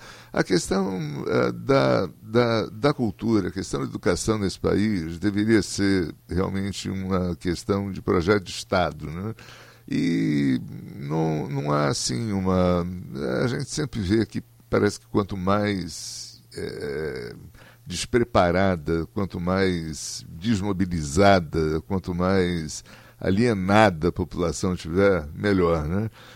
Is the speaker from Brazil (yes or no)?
yes; Corumbá, Mato Grosso do Sul, Brazil; Eu fico contente que a minha cidade natal, minha Corumbá, gente, esteja agitando isso daí.